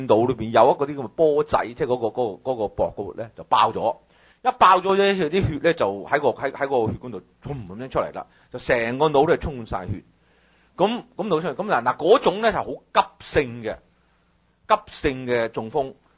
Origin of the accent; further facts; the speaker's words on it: China; 我哋中國人食嘢係中意落鹽，中意落豉油